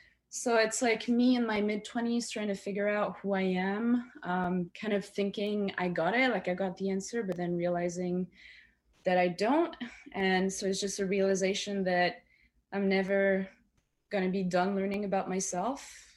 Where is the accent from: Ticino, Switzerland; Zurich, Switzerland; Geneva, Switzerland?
Geneva, Switzerland; I was born and raised in Geneva, in Switzerland, but my mom is actually from Quebec.